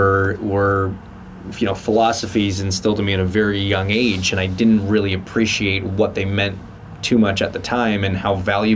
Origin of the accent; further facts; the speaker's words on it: Markham, Ontario, Canada; growing up in Canada was great, man. I love it there. You know, that's home. That will always be home. We grew up in a little suburb in a town called Markham outside the east side of Toronto.